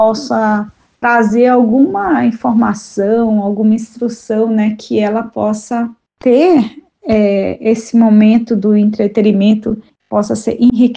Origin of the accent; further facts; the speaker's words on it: Manaus, Amazonas, Brazil; eu, que sou natural de Manaus, no Amazonas